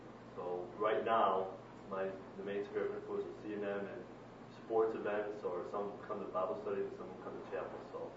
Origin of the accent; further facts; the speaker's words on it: Tyler, Texas, United States; I'm originally from Tyler, Texas, which is east of Dallas.